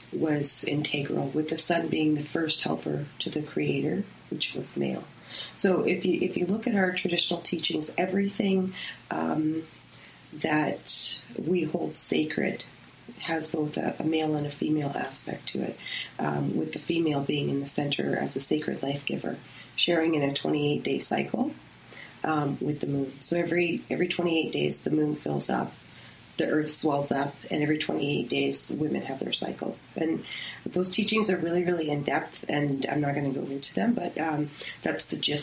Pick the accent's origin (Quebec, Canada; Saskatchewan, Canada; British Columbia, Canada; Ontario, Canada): Saskatchewan, Canada; I'm from Pekasi's First Nations in Saskatchewan, and I'm Cree and Ojibwe.